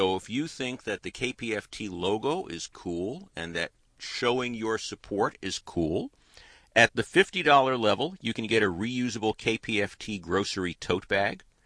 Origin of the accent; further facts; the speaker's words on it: New York, United States; I am a New Yorker, and I have some of my negative New York traits.